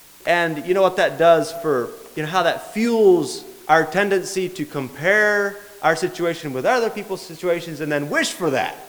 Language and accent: English; Honduras; I come from Honduras, and I compare the Honduran culture with United States culture.